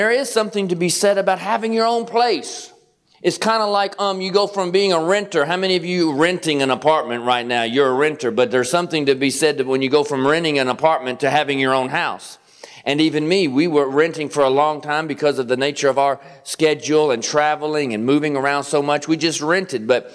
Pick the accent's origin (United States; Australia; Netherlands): United States; Kentucky; now in Georgia, United States; I am not from Northern Michigan. Have you figured that out yet? And I grew up in Kentucky. I live in Georgia. I'm a Southern boy.